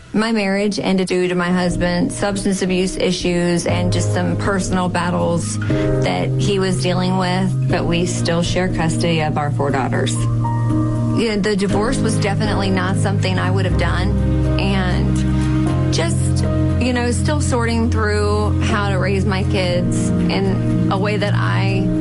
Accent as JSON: {"language": "English", "town": "Dallas", "region": "Texas", "country": "United States", "said": "I'm 37, and I'm from Dallas, Texas."}